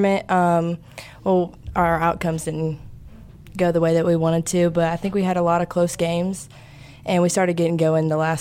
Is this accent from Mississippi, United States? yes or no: yes; Ocean Springs, Mississippi, United States; Well, I'm actually from Ocean Springs, so I've been here. I'm a military brat, so I've been here since seventh grade. So I've lived here for quite a while